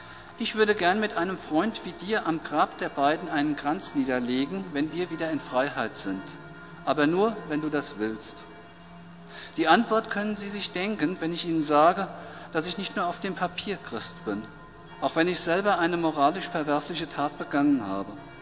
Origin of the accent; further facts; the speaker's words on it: Hesse, Germany; Ich stamme aus dem Rhein-Main-Gebiet